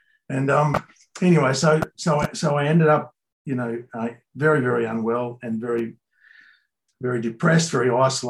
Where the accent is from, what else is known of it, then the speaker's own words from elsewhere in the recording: Tasmania, Australia; So I come from Tasmania, which is an island at the south of Australia